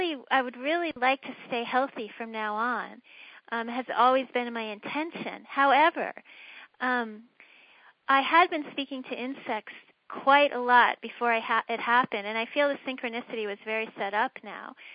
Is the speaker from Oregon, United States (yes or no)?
no; Washington, District of Columbia, United States; And I grew up in Washington, D.C., so, you know, I had in my mind certain things were very serious.